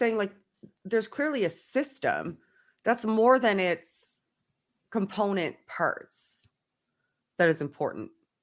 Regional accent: Canada; I'm Canadian.

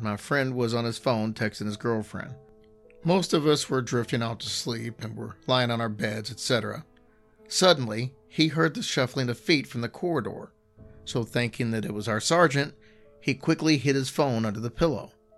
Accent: Singapore; I'm from Singapore.

